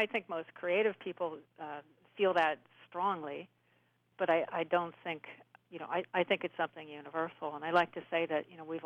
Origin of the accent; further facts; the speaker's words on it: Midwest, United States; Well, I'm a Midwesterner. I started in Cleveland. I worked in Boston and New York.